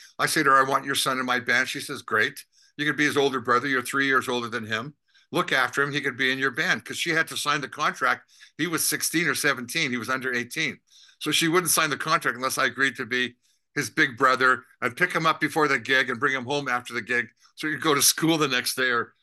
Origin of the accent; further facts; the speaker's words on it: Winnipeg, Manitoba, Canada; And we're from Winnipeg. When you grow up in Winnipeg, everybody was white.